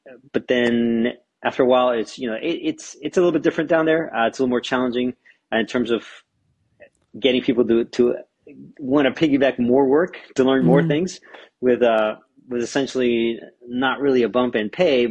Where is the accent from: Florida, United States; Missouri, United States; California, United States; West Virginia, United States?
Missouri, United States; Springfield; born there; So Springfield, Missouri, which is like, I think every state in America has a Springfield, but right. I was born in Springfield, Missouri.